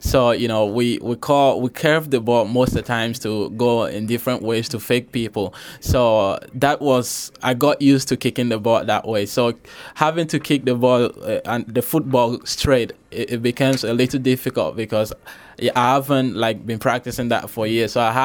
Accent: Nigeria; I'm from Nigeria. I was an exchange student in 2012. Was hosted here in Aledo. Went to Mercer County High School

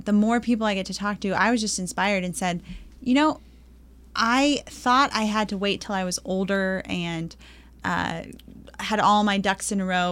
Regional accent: Juárez, Chihuahua, Mexico; moved away as an adult; also born or lived in El Paso, United States; We grew up in Mexico, right on the border between Juarez, Mexico, and El Paso, Texas. And after undergrad, I moved to work in Kabul, Afghanistan

